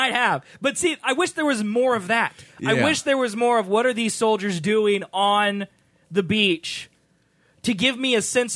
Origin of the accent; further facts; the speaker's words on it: United States; I believe that's how most Americans are